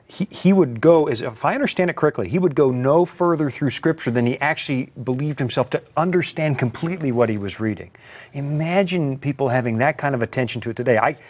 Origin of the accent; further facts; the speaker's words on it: Canada; I am Canadian.